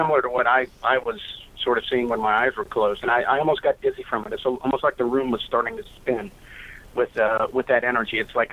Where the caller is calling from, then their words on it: Los Angeles, California, United States; from L.A.